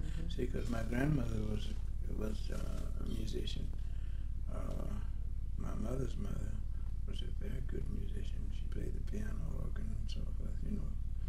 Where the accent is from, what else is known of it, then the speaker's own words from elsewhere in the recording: New York, United States; also born or lived in Pensacola; Well, I was born here in Pensacola, yes, but I was reared in New York. For about 18 years, we lived there.